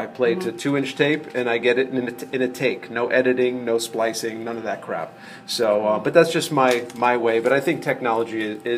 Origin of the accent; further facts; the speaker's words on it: Las Vegas, Nevada, United States; last night we were in Las Vegas, my hometown.